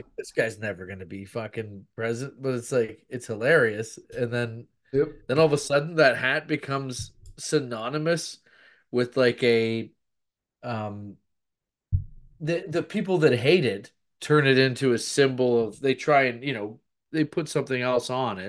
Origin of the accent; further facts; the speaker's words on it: Canada; like as a Canadian, is he is like, I'm not American, I don't live in America